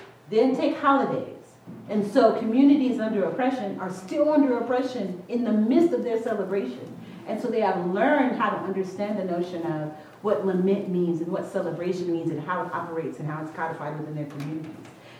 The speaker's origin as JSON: {"language": "English", "town": "Long Beach", "region": "California", "country": "United States", "tie": "born or raised there", "said": "you know, I grew up in Long Beach and that sounds like gangs."}